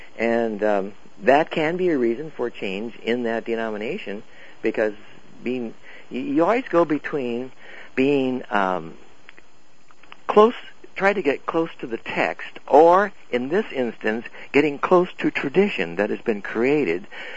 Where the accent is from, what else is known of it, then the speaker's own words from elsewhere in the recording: United States; I may be a little bit rebellious because I'm an American, and that's the way Americans are.